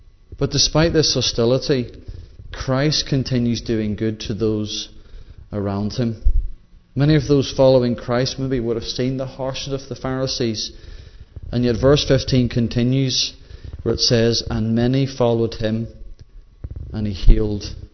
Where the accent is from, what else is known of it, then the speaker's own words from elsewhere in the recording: Northern Ireland, United Kingdom; I know when we come from Northern Ireland, there's quite a lot there, like things that you hold on to.